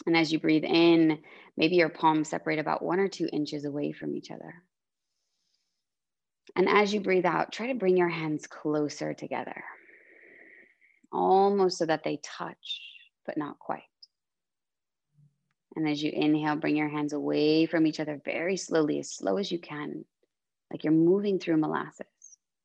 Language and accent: English; United States; I had been taught in my home country, which is America.